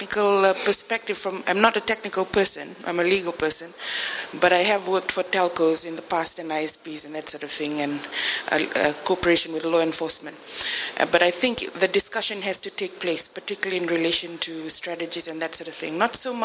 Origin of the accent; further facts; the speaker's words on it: Fiji; I'm from Fiji.